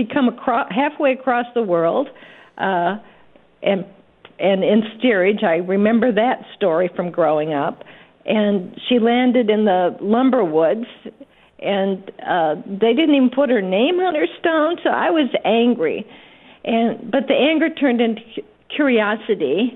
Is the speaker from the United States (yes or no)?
yes; Standish, Michigan, United States; I had lost my connection to my hometown, which is Standish, Michigan, to my family there